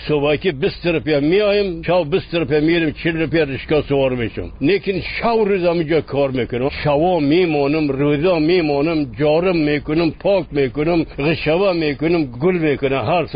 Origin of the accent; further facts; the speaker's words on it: Sheberghan, Jowzjan, Afghanistan; از خود شبرغان.